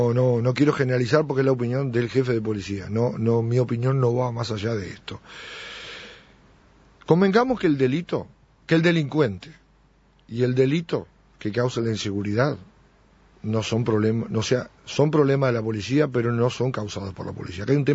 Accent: Uruguay

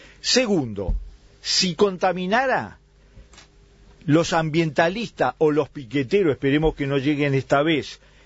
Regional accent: Uruguay; somos los uruguayos

